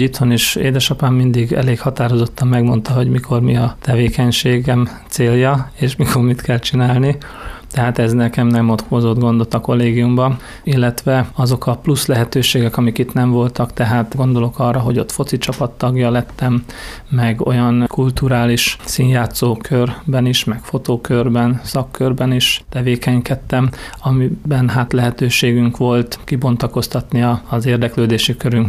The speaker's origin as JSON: {"language": "Hungarian", "town": "Tázlár", "region": "Bács-Kiskun", "country": "Hungary", "tie": "born or raised there", "also_born_or_lived": "Székesfehérvár", "said": "2 hetes koromban viszont ide Tázlára költöztünk haza édesanyám szüleihez, és az kint volt a tanyán. Tehát én a gyermekkoromat a tanyán kezdtem"}